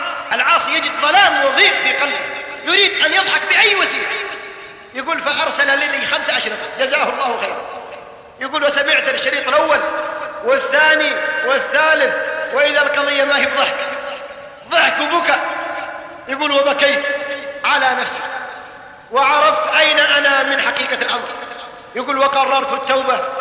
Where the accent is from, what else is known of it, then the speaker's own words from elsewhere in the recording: Abha, Asir, Saudi Arabia; شاب أعرفه في عندنا في أبها اهتدى والتزم